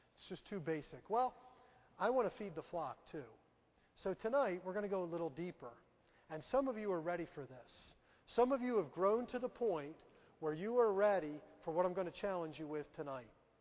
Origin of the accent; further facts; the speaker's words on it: Philadelphia, Pennsylvania, United States; I got tough skin. I'm from Philadelphia.